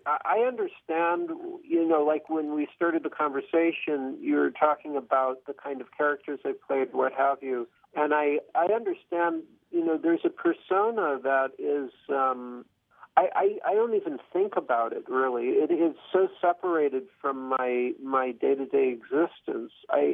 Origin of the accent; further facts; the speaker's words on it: New York, United States; born there; now in Los Angeles, United States; I was born in New York